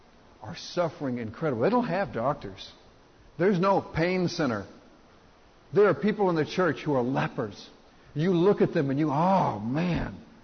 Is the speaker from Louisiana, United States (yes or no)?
no; Texas, United States; But I grew up in Texas, and years and years ago when I was little